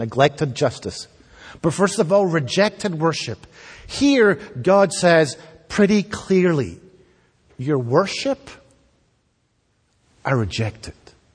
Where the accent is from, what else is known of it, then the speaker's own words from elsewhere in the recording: Scotland, United Kingdom; it knows, obviously, that I am from Scotland